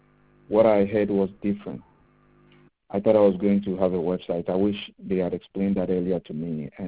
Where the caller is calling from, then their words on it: North Carolina, United States; Yeah, I'm calling from North Carolina.